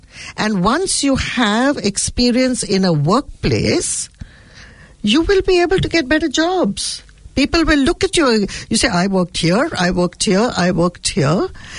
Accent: India; I'm Indian

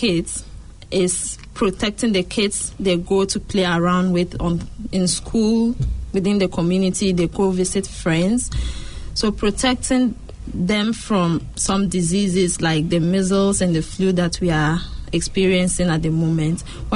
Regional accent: Upper West, Ghana; moved away; I'm from Ghana and the Upper West.

